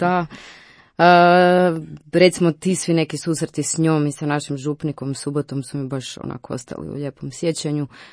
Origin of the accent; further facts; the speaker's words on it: Zagreb, Zagreb County, Croatia; Ja sam iz Zagreba, odrasla sam tu, evo, blizu Radio Marije, u posljemenskoj zoni